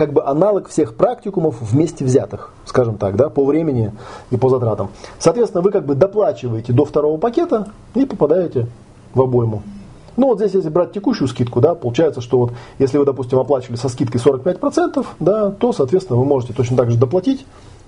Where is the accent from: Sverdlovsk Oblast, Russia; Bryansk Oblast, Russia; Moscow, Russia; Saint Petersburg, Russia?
Moscow, Russia; Я, правда, как москвич, не понимаю, зачем ездить в Москву.